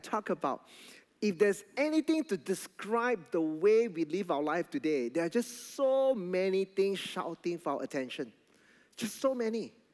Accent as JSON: {"language": "English", "town": "Alor Setar", "region": "Kedah", "country": "Malaysia", "said": "So right after the sharing, I went to her and I said, thank you so much. I said, I am from Alostar. When I introduced myself from Alostar, she looked at me shocked."}